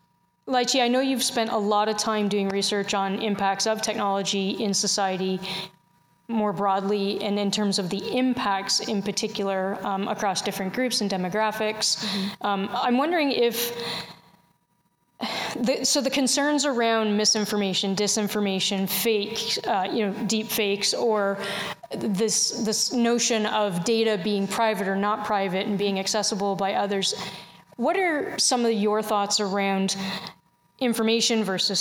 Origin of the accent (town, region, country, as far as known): Canada